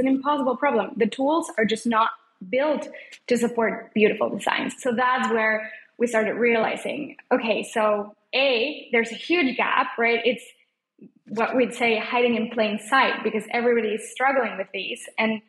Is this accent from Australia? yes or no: no; Mexico; And as you know, I grew up in Mexico. So I grew up going to a corner shop that was mom and pop owned, right?